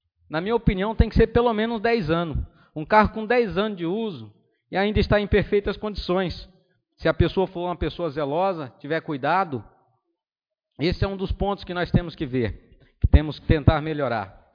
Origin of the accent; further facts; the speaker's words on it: Santa Helena, Brazil; born there; ainda é uma cidade pequena, uma cidade onde eu nasci aqui, e quero ver essa cidade prosperar